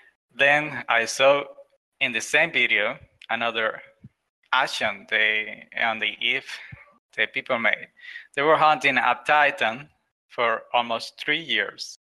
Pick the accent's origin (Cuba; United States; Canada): Cuba; Las Tunas; I'm from Cuba. I live in Las Tunas, sadly. It's a province in Cuba. It's in the west.